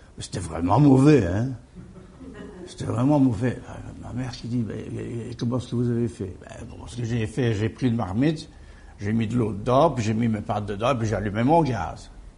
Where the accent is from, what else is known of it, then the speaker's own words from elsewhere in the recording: Liège, Wallonia, Belgium; Je me souviens quand j'étais enfant, on habitait à Liège, près de la place du marché.